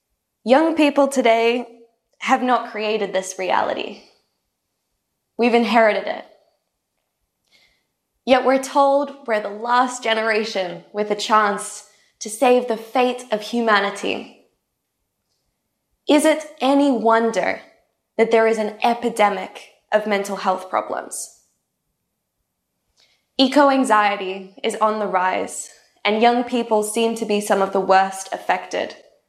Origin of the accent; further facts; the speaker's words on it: Queensland, Australia; I grew up in Australia's tropical North Queensland, fishing frogs from the toilet and dodging snakes that hung from the ceiling, wetting down old sea turtles stranded at low tide outside our house.